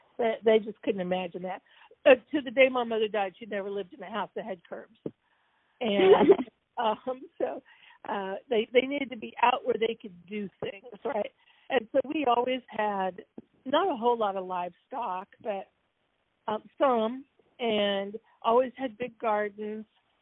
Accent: Murrayville, Illinois, United States; born there; I was born in Murrayville, Illinois, which is about in the middle of Illinois, all in farm country.

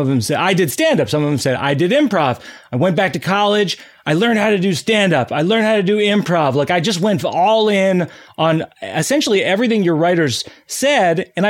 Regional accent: Shrewsbury, Massachusetts, United States; I grew up in Shrewsbury.

